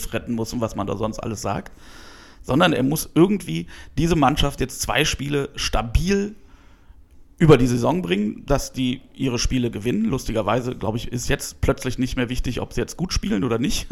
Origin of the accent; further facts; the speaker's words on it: Cologne, North Rhine-Westphalia, Germany; Ich kenne es ja auch aus meiner Düsseldorfer Zeit ein bisschen. Deswegen, als Kölner hätte ich jetzt nicht so wahnsinnige Bauchschmerzen.